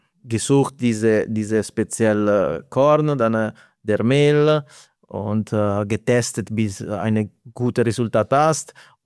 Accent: Italy; German is a second language; Also ich komme aus Italien und Pizza für mich ist nicht nur eine einfach Produkt

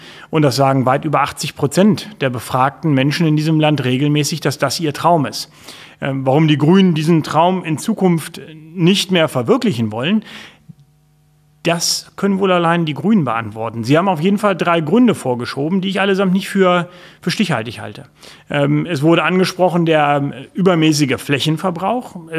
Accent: Lower Saxony, Germany; bin ich, glaube ich, sehr unbayerisch als fast Norddeutscher. Insofern, ich glaube, ich bin ein typischer Niedersachse.

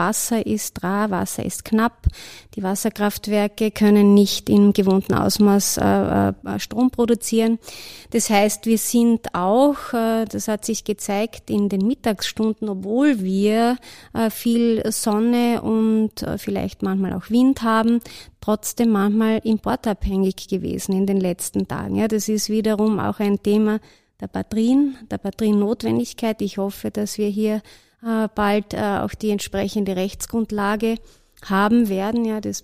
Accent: Wiener Neustadt, Lower Austria, Austria; Ich komme aus dem Gebiet Wiener Neustadt.

